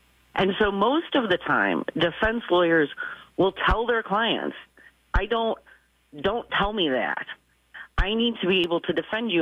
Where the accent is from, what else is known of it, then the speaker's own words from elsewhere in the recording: Milwaukee, Wisconsin, United States; come back home to my hometown, Milwaukee, and work for the city of Milwaukee.